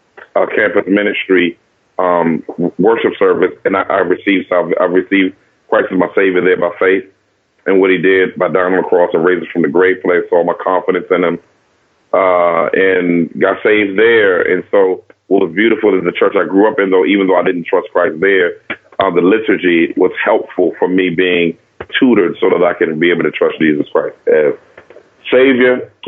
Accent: Washington, District of Columbia, United States; Yes, I grew up in Washington, D.C. during the season where it was, of course, called Dodge City.

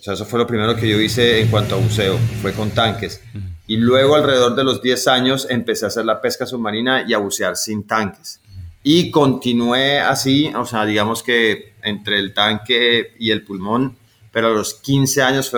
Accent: Santa Marta, Magdalena, Colombia; also born or lived in Tumaco; yo nací en Tumaco, en la costa pacífica, y crecí en Santa Marta. Mi papá es de Santa Marta, mi mamá es de Tumaco, y eso pues me ha dado como, digamos, la buena fortuna de tener el contraste, la integración de esas dos culturas, Pacífico y Caribe. Entonces, costeño por los dos lados.

